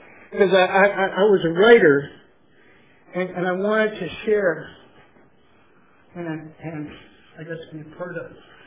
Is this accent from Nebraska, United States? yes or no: no; Ohio, United States; The Pacific Ocean was a 40-degree day. I'm from Ohio.